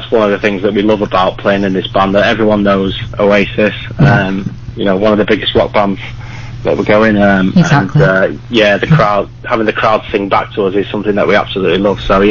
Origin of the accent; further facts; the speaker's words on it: Manchester, North West England, United Kingdom; So yeah, we're from Manchester, and it kind of sets us apart, I guess